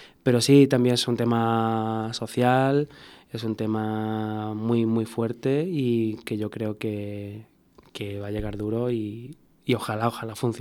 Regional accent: Lucena, Andalusia, Spain; lo digo que soy de Lucena, y muchos lo conocen

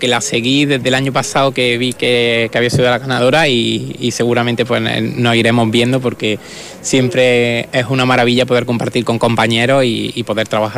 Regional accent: Villafranca, Andalusia, Spain; no más que ser de Córdoba ya es importante, como te he dicho, soy de Villafranca

